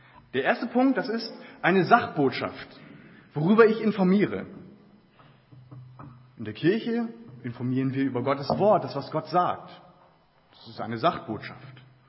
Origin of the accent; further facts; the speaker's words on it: Northern Germany, Germany; accent: Northern German; Ich bin ja aus Norddeutschland und das hört man vielleicht noch so ein bisschen so im Akzent. Und ich habe mich ja langsam so in Richtung Süden vorgearbeitet in Deutschland.